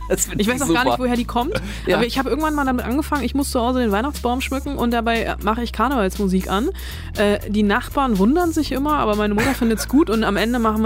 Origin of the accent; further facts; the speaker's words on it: Rhineland, Germany; Ich bin Rheinländerin, ne?